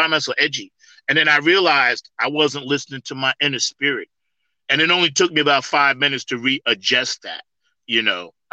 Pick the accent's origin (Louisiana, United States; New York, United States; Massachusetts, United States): New York, United States; now in North Carolina, United States; And I'm from New York, so I'm used to things moving a little quicker. And down here in North Carolina, things move a little slower.